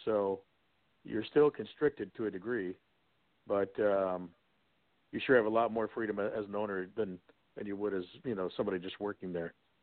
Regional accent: Muncie, Indiana, United States; There was a place when I grew up in Muncie called the Mies Zoo.

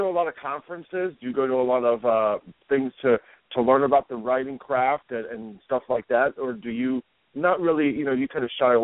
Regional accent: Ohio, United States; I'm from Ohio. So I'm familiar with that area, yeah, because I'm from Ohio, yeah.

